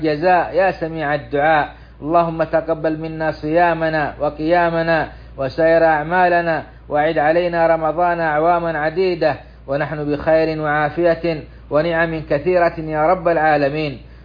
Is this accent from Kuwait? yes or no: no; Saudi Arabia; بلادنا السعودية